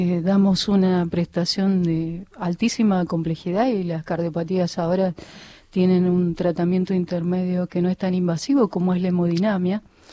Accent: San Juan, Argentina; born there; now in Buenos Aires, Argentina; Yo nací en San Juan, estudié en Córdoba y hice mis especialidades acá en Buenos Aires.

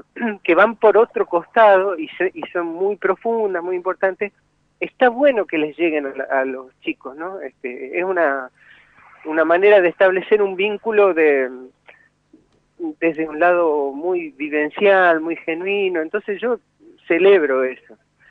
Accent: Argentina

